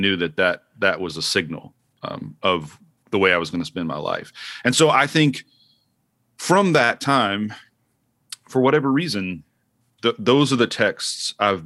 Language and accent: English; Oklahoma, United States; So I'm growing up in Oklahoma. I never thought I would want to be back in Oklahoma weather.